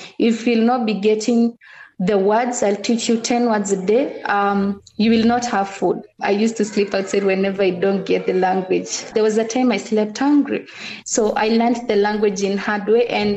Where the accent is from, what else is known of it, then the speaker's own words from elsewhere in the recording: Laikipia County, Kenya; I grew up in Mkogodo Forest, being raised up by my grandfather